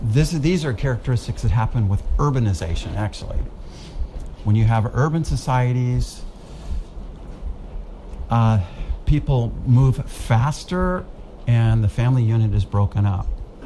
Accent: United States; moved away as an adult; now in Singapore; Because I'm an American living in Singapore. And even after 28 years here, by the way, tomorrow is my anniversary.

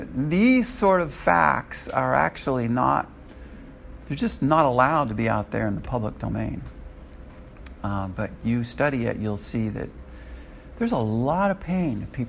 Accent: California, United States; not just because I come from California

